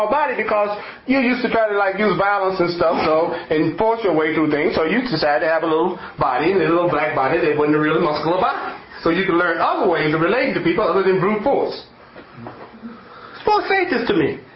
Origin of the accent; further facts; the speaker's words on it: the South, United States; Because when I was 5 or 6 years old growing up in the South, there was still segregation.